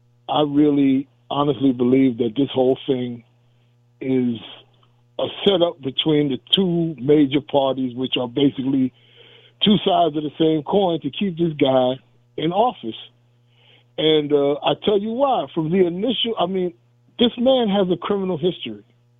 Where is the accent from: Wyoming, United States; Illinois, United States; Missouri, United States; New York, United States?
New York, United States; Queens; I grew up in the streets. I grew up in Southeast Queens in the projects coming up.